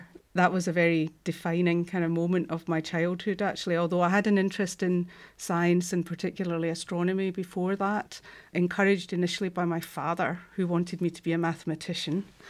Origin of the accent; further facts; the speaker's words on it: Glasgow, Scotland, United Kingdom; I was born and brought up in Glasgow, went to school in Glasgow, and then moved away to go to university. But after kind of early stages of my career, I just wanted to come back to Glasgow.